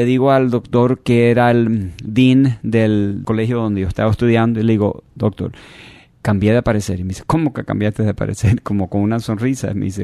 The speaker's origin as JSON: {"language": "Spanish", "town": "Miami", "region": "Florida", "country": "United States", "tie": "born there", "said": "Yo nací aquí en Miami."}